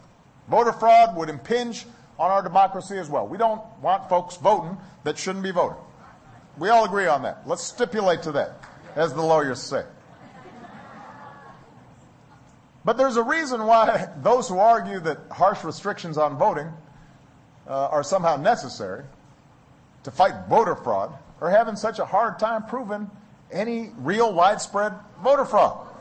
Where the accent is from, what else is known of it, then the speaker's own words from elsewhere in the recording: Illinois, United States; one of the first jobs I had out of law school was to lead a voter registration drive in my home state of Illinois.